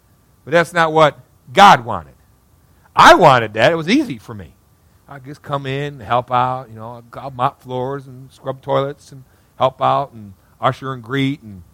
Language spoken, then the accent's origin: English; Midwest, United States; I got that broken English because I'm from the Midwest.